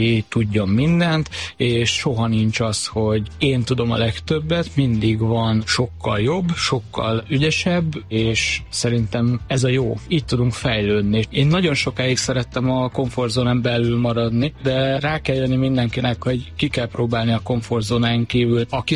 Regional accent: Lake Balaton area, Hungary; now in Budapest, Hungary

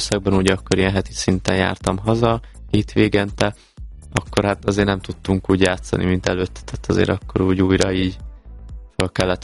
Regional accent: Nagyváty, Baranya, Hungary; a apukám maradt otthon a bátyámmal, ugye Pécs mellett, Nagyvátyon, ugye szülőfalumba

